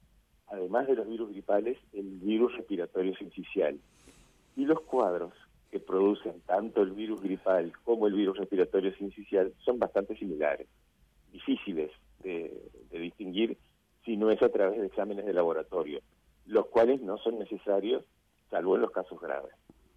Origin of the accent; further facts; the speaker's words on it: Uruguay; Yo soy uruguayo y me preocupo por la población uruguaya